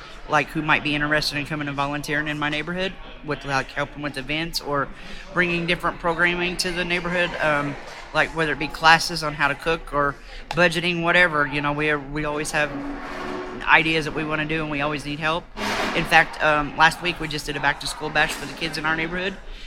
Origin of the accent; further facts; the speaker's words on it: Bloomington, Indiana, United States; I'm from Bloomington, Indiana.